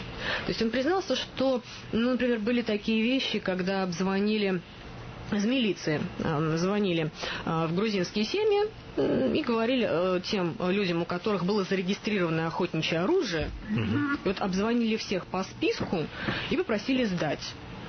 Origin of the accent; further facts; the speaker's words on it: Moscow, Russia; вот я лично москвичка